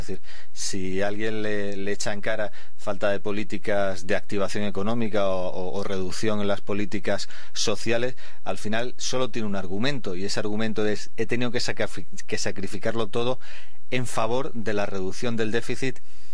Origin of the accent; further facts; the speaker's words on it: Spain; ya sabes cómo somos los españoles.